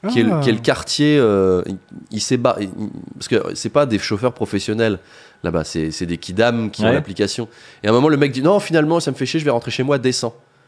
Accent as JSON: {"language": "French", "town": "Versailles", "region": "Île-de-France", "country": "France", "tie": "born or raised there", "said": "Moi, je viens de Versailles. Hein. J'ai été élevé dans une idée de."}